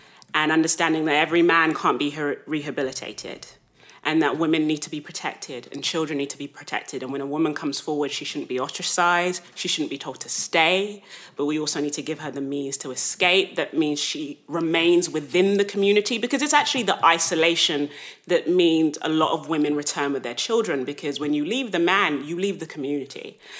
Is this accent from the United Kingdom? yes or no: yes; London, United Kingdom; I grew up in South London was predominantly made up of West African and West Indian immigrants